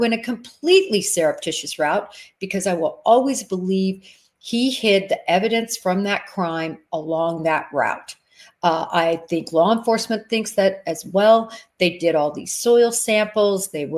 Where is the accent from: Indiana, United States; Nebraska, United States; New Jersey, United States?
Nebraska, United States; also born or lived in Kansas; Again, I'm from Nebraska and from Kansas, spent the majority of my life in those states.